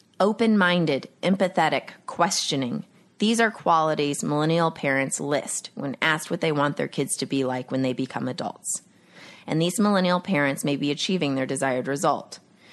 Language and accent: English; Texas, United States; Growing up in Texas, that parents have been image sculpting for a while with their children